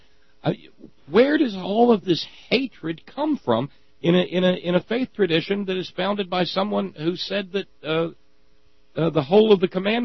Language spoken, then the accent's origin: English; Alabama, United States; I've remarked on the program in the past that, and I grew up in Alabama, that it was almost as though there was a competition among the various sects in my community